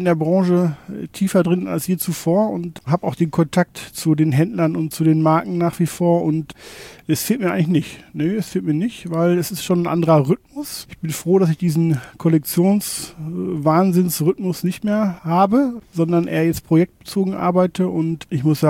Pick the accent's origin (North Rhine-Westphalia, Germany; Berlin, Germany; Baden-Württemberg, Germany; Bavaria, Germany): North Rhine-Westphalia, Germany; Bin aufgewachsen in Nordrhein-Westfalen.